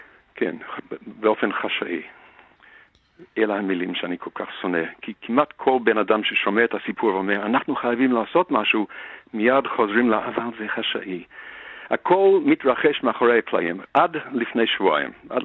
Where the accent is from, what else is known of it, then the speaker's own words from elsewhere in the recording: Australia; now in Israel; עלינו מאוסטרליה, אשתי מארצות הברית, וזה הבית שלנו.